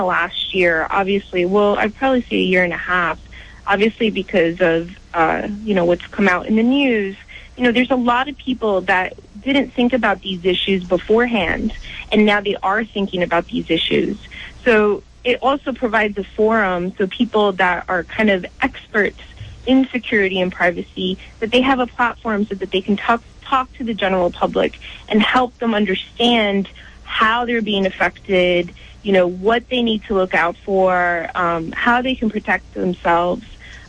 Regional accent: New York City, New York, United States; I am a Latina, I grew up in New York City, and so I'm really conscientious

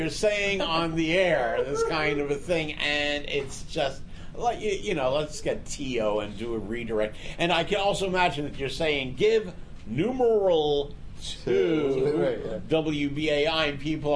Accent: New York, United States; Yeah, I'm a New Yorker

